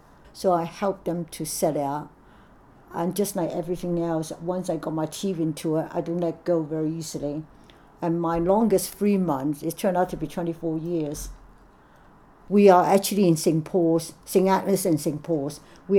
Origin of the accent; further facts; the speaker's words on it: Hong Kong; moved away as an adult; also born or lived in China; I've been in Bristol coming March will be 50 years, 50. I was actually born in China, but I was brought up in Hong Kong. I came here to study, and I've been here ever since.